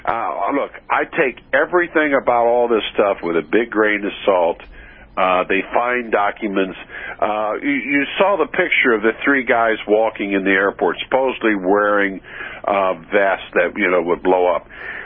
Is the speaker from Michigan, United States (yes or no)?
no; Evansville, Indiana, United States; There was, I'm from Evansville. There's an old Evansville family, Dulles